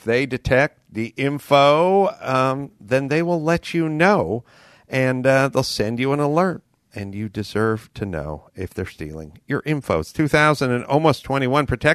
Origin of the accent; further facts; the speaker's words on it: North Hollywood, California, United States; I'm from North Hollywood. I work construction.